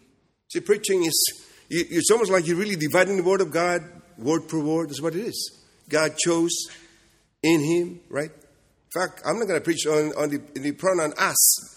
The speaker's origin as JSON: {"language": "English", "region": "Kentucky", "country": "United States", "accent": "Kentucky", "said": "I have to spell it for you because of my Kentucky accent."}